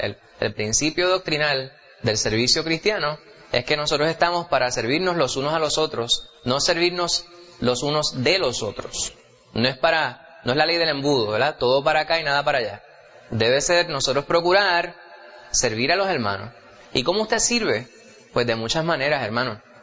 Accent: New York, United States; yo soy New Yorican dentro de esa categoría, ¿verdad? Yo nací en Nueva York de padres puertorriqueños.

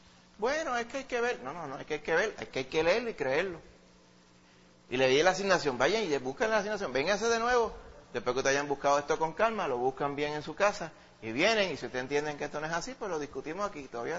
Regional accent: Santo Domingo, Distrito Nacional, Dominican Republic; now in Puerto Rico; yo me crié en Santo Domingo y en Santo Domingo yo sabía la inglés, sabía tres palabras, father, mother y roof, tres palabras. Cuando llegué a Puerto Rico

